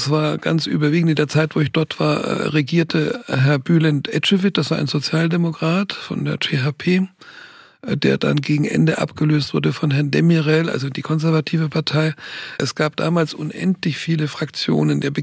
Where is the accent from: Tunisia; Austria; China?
Tunisia; Also es hat mit meiner Kindheit in Nordafrika, in Tunesien zu tun.